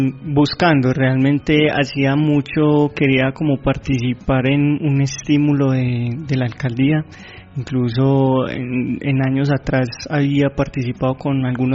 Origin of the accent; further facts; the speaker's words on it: Antioquia, Colombia; creo que la oportunidad que nosotros tenemos como paisas son, pues en otros lugares no las vas a encontrar